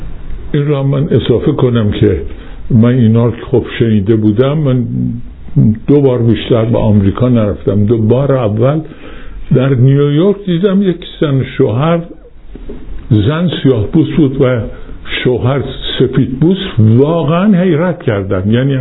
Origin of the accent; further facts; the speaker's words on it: Iran; در کشورم، وطنم ایران